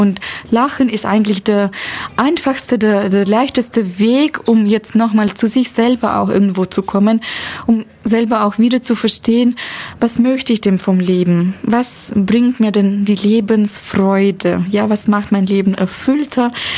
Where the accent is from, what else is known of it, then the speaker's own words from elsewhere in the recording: Russia; accent: Russian; German is a second language; jetzt weiß ich mein russischer Akzent